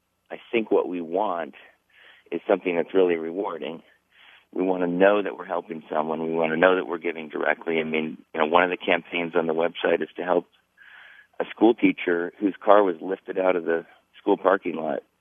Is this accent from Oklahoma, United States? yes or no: yes; Stillwater, Oklahoma, United States; Well, I grew up in Oklahoma. I remember Will Rogers Elementary School in Stillwater, Oklahoma.